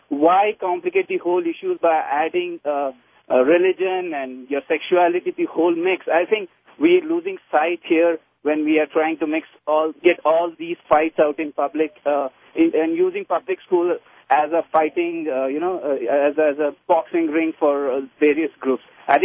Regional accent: India; English is a second language; moved away as an adult; I come from India. I served in the army and I had Christian troops.

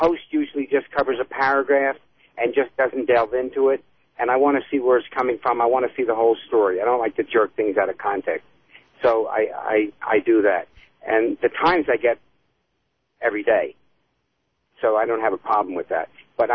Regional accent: New York, United States; moved away as an adult; now in Denver, United States; I came here from New York where all of my life I saw papers that were the major newspapers in America.

